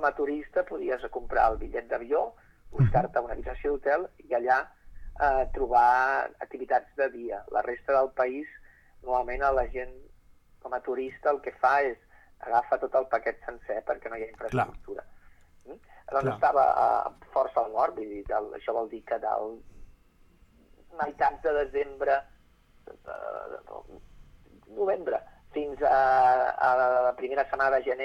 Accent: Olesa de Montserrat, Catalonia, Spain; moved away as an adult; now in Denmark; Jo vaig venir a Dinamarca el 2011 perquè, de fet, tinc 51 anys, soc d'Olesa de Montserrat

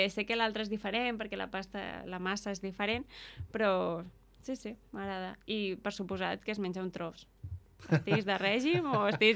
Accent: Catalonia, Spain; jo sóc del Vallès i allà fem sardines, la veritat. Bueno, des de que sóc petita, sí, jo tinc record de sardines.

